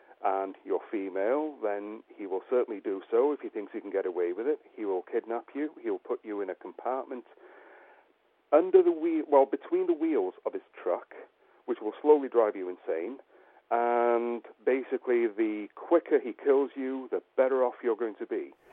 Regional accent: Wales, United Kingdom; I hail from North Wales.

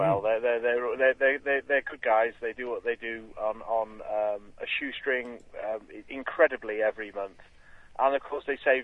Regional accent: Llandudno, Wales, United Kingdom; I grew up in Llandudno on the coast, so I spent my entire, you know, life that I could outside of school in there.

